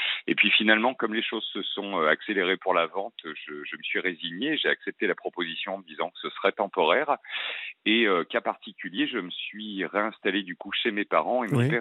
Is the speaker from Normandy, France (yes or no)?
no; Lyon, Auvergne-Rhône-Alpes, France; je vous appelle de Clermont, où je suis pour le travail, mais je suis lyonnais, sinon.